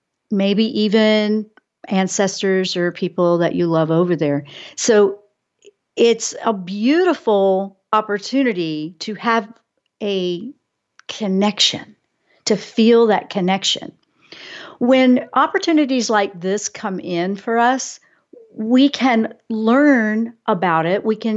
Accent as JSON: {"language": "English", "town": "Virginia Beach", "region": "Virginia", "country": "United States", "tie": "born or raised there", "said": "My heart goes out to my hometown in Virginia Beach, because those things are tough, and I know a lot of people there"}